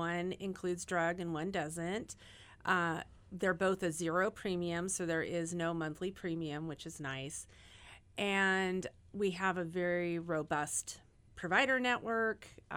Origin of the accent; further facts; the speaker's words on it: Medford, Oregon, United States; now in Eugene, United States; So I grew up in Southern Oregon in Medford on a ranch and have lived most of my life in Oregon